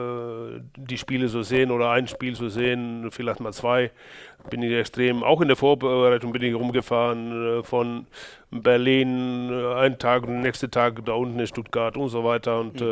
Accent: Iceland; now in Germany; Ja, natürlich bin ich und fühle mich als Isländer, aber wenn man dann auch fast 30 Jahre in dem Land lebt, also in diesem Wahlheimat, was Deutschland für mich ist

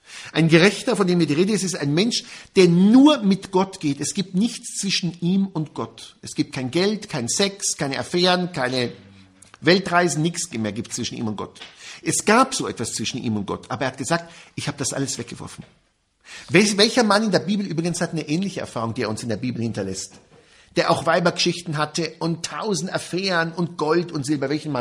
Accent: Israel; mit dem bin ich als Jude in Israel aufgewachsen

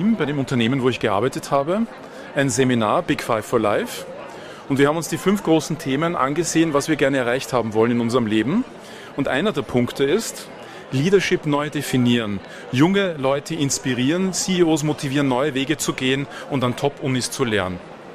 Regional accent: Vienna, Austria; now in Linz, Austria; Ich lebe in Österreich. Bin ich Österreicher? Ja, bin ich auch. Aber ich bin als Deutscher in Wien geboren und in Österreich aufgewachsen. In Deutschland viel gearbeitet, dort Karriere gemacht und 2007 wieder zurück mit meiner Familie nach Österreich, wohne jetzt in Linz und deswegen dieser Einschlag.

